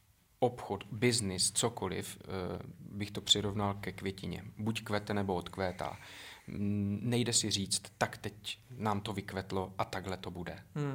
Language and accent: Czech; Zlín Region, Czechia; S ohledem na moje rodiště a vůbec jako na můj původ, kdy pocházím z malé valašské vesničky